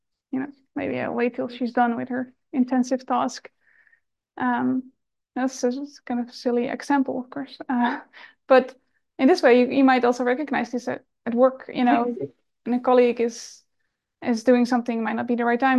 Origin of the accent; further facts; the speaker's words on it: Netherlands; I'm from the Netherlands, and it's a very direct culture.